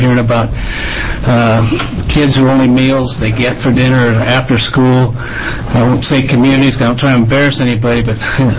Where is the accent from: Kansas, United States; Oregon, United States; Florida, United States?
Oregon, United States; St. Paul; also born or lived in Woodburn; Prior, I grew up in St. Paul, Woodburn, school in Mount Angel